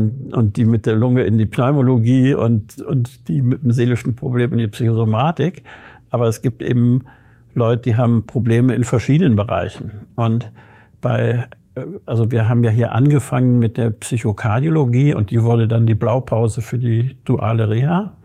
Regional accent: Rhineland, Germany; ich bin Rheinländer, ne, den Menschen über die Paragraphen zu stellen.

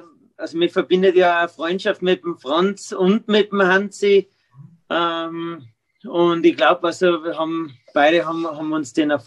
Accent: Tyrol, Austria; also ich habe natürlich als kleines Kind in Österreich, in Tirol, da musst du Ski fahren.

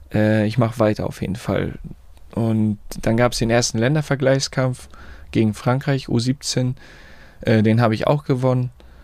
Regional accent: Harrislee, Schleswig-Holstein, Germany; Ich bin hier in Flensburg, also ich komme aus Harrislee

